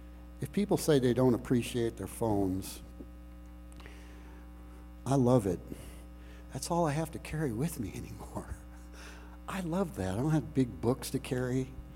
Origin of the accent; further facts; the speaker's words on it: Missouri, United States; it was so wonderful to be in the midst of Missouri, because I grew up in Missouri.